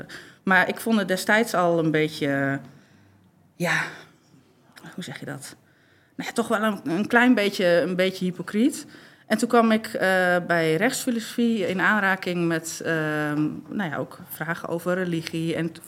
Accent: Gelderland, Netherlands; Ik kom van de Veluwe en ik ben zelf niet gelovig opgevoed, maar mijn moeder wel.

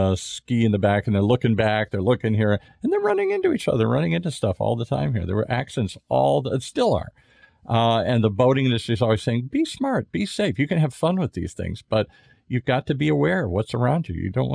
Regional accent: Michigan, United States; also born or lived in Minnesota; I grew up in the Midwest, in Michigan, Minnesota, places like that.

